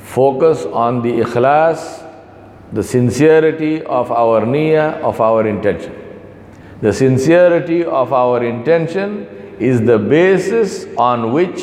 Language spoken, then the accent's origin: English; Hyderabad, Telangana, India; Because I came from Hyderabad, we had no such thing. There were no apartment buildings in Hyderabad.